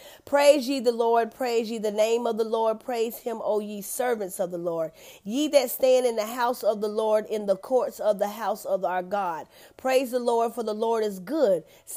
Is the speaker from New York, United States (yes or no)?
yes; New York City, New York, United States; We've had a great loss up here in New York City, and everyone, even New York City, my city, my hometown, surrounding areas